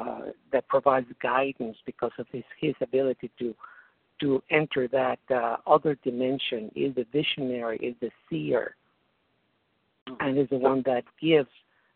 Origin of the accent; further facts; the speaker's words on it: Mexico City, Mexico; born there; English is a second language; I was born in Mexico City in a fairly well-to-do family, but I was the black sheep of the family